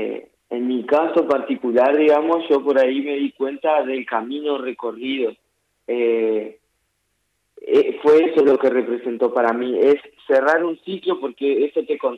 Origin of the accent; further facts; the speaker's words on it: Crespo, Entre Ríos, Argentina; Los dos somos entrerrianos y vivimos en Entre Ríos. Soledad es de La Paz, es paceña, yo soy de Crespo, yo vivo más o menos a unos 35 kilómetros de la capital de Paraná.